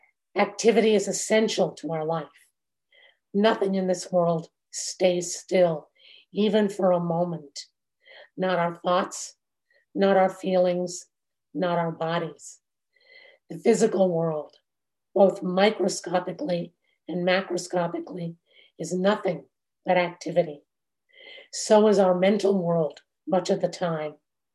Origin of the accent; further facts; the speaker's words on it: Florida, United States; I grew up in South Florida, so I remember vividly when the center or the eye of the hurricane was passing over.